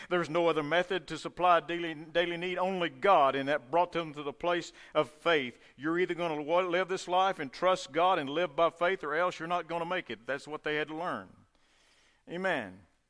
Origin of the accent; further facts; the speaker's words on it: De Leon, Texas, United States; my hometown of De Leon, great place, had 2,000 when I left, still has 2,000, so it hadn't grown much.